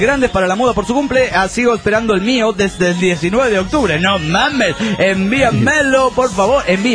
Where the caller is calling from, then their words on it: Quito, Pichincha, Ecuador; de Quito, Ecuador.